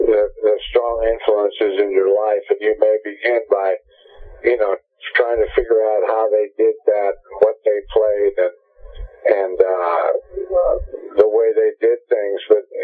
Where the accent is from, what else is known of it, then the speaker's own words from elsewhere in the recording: Troy, Ohio, United States; He appeared in my hometown, Troy, Ohio, because we had a big, a good sized arena